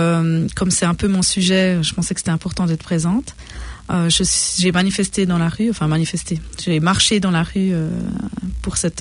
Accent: Neuchâtel, Switzerland; j'ai 34 ans et je viens de Suisse, donc Neuchâtel.

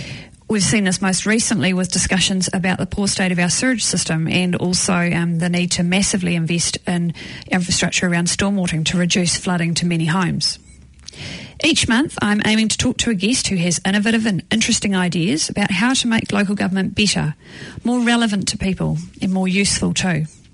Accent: Kaipātiki, Auckland, New Zealand; I grew up in Kaipātiki and my mum still lives there.

